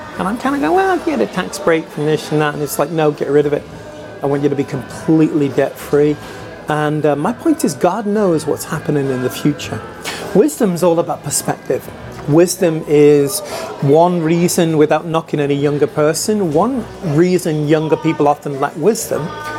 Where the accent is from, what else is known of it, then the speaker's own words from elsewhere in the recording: United Kingdom; now in United States; So literally I left the UK 30 years ago. I've never once lived in the UK for the last 30 years. And yet I'm British, I know I am. I'm American, but I'm an Anglo-American.